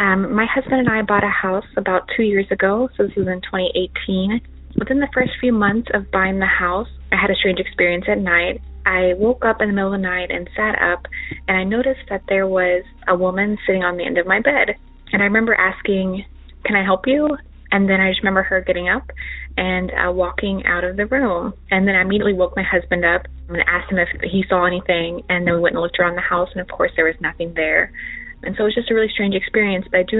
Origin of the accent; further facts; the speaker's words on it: Fort Worth, Texas, United States; I am from Fort Worth, Texas.